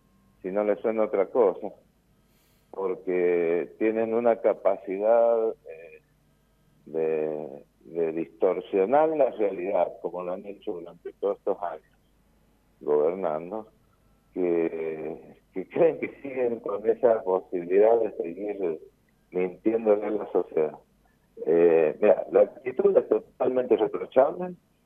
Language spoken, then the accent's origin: Spanish; Argentina; ¿Y cuánto invertimos como argentinos en ese ministerio?